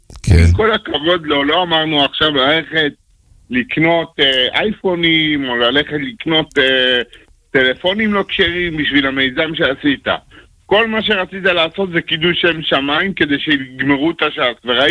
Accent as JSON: {"language": "Hebrew", "town": "Tel Aviv", "region": "Tel Aviv District", "country": "Israel", "said": "אני מיד אליהו, אני לומד אצל הרב משה מאיה."}